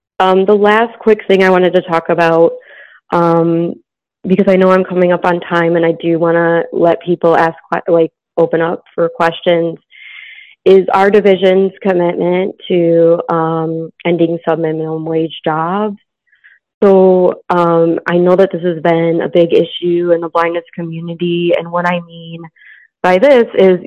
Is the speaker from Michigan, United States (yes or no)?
yes; Michigan, United States; that was my situation growing up in Michigan, and then going to a training center and, like, being around a bus system for the first time